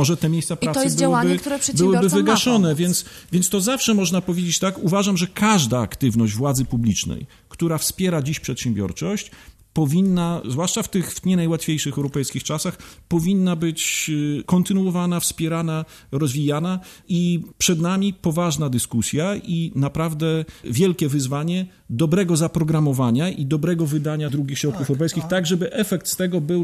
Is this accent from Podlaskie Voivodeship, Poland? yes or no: yes; Białystok, Podlaskie Voivodeship, Poland; ale mogę jako białostoczanin powiedzieć, jestem dumny z Białegostoku.